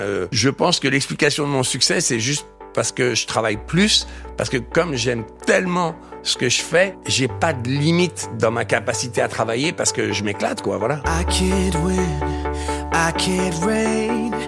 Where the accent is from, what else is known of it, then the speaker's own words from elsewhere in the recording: Paris, Île-de-France, France; Et puis, je suis parisien